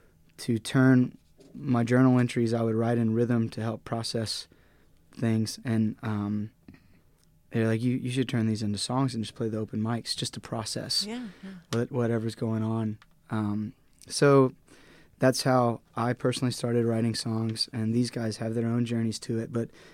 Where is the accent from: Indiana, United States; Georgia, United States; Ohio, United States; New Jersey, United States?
Georgia, United States; Acworth; moved away as an adult; my wife and I grew up together in Acworth, Georgia, and we got married young, and we moved down to Florida for school, down to West Palm.